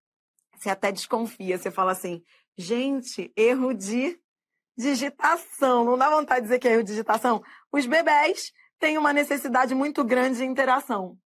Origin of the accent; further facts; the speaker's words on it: Rio de Janeiro, Brazil; Eu sou carioca, ainda tenho S aí que muda